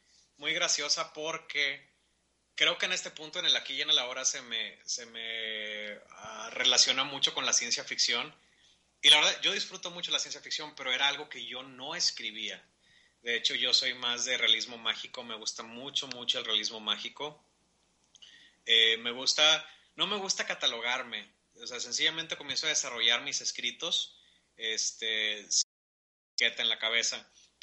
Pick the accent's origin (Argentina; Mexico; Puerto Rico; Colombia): Mexico; soy mexicano, quiero que los lectores sepan que nosotros estamos aquí en México